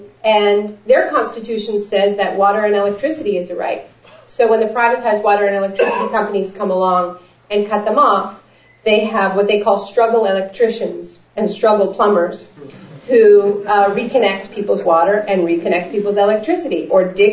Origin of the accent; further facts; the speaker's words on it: Toronto, Ontario, Canada; And I told her I was from Toronto